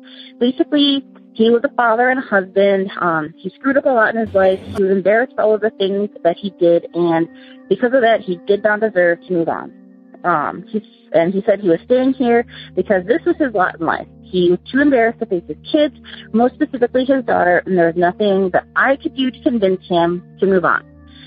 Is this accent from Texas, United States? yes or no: no; Sioux Falls, South Dakota, United States; I am from Sioux Falls, South Dakota.